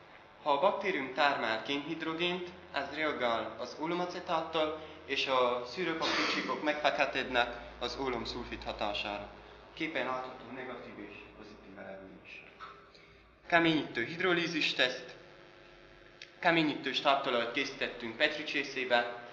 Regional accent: Miercurea Ciuc, Harghita, Romania; Csíkszeredából jöttünk, a Hargita hegység lábánál és az Olt folyó partján elhelyezkedő megyarangú város. Közel 50 ezer lakóssal rendelkezünk, dinamikusan fejlődő megyeközpont.

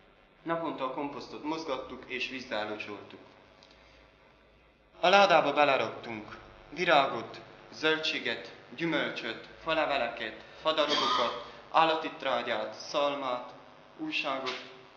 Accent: Miercurea Ciuc, Harghita, Romania; Csíkszeredából jöttünk, a Hargita hegység lábánál és az Olt folyó partján elhelyezkedő megyarangú város. Közel 50 ezer lakóssal rendelkezünk, dinamikusan fejlődő megyeközpont.

